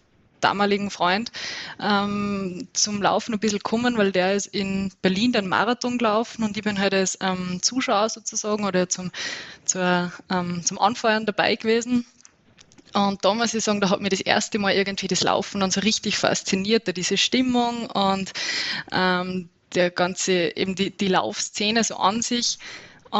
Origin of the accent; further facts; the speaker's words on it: Upper Austria, Austria; now in Innsbruck, Austria; dass ich nur Wahl-Innsbruckerin bin. Genau, und ursprünglich aber aus Oberösterreich, also aus einer ganz flachen Gegend eigentlich komme.